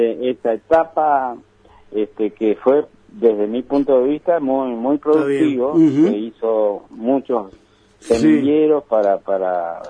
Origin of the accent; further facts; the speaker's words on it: Montecarlo, Misiones, Argentina; born there; also born or lived in Santa Fe; Bueno, yo en realidad soy nacido en Monte Carlo y después me fui a estudiar a Santa Fe